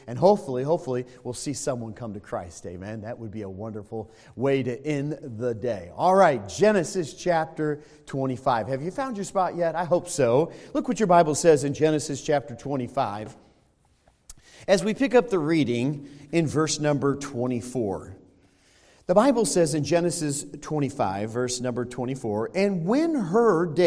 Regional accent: Chicago, Illinois, United States; Well, I'm from Chicago, folks. I know you're probably thinking, what good is there in Chicago?

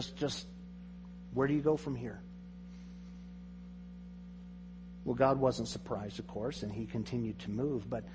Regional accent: Greenville, Mississippi, United States; born there; also born or lived in Springfield, Missouri; I was born in Greenville, Mississippi, but don't have any remembrance of that. We moved away. I was about a year and a half old. Went to Springfield, Missouri. Were there for several years, up to about 79, and then went to Mississippi for a while

